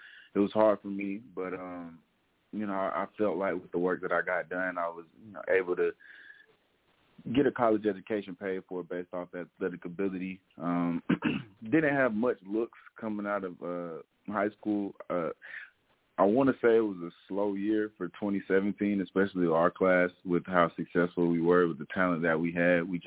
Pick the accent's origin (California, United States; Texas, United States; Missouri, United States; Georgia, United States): Georgia, United States; Stone Mountain; Yeah, so I'm from Stone Mountain, Georgia. Went to Arabian Mountain High School. Played football ever since I was like 5 years old.